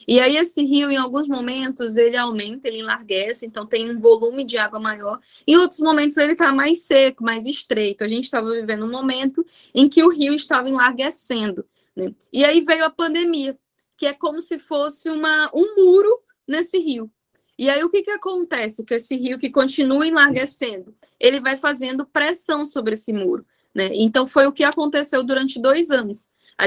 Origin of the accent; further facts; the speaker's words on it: Açailândia, Maranhão, Brazil; sou natural do Maranhão, Açailândia